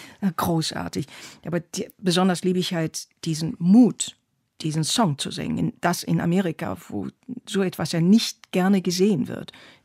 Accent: Turkey; ich bin eine 7-jährige Türkin, aber ich bin eben auch eine sehr alte Deutsche geworden. Und ich bin beides in jedem Atemzug.

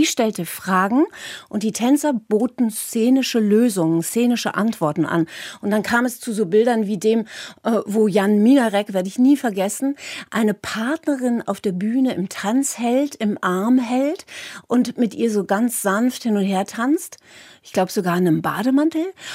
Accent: Bremen, Germany; Ich komme ja aus Bremen

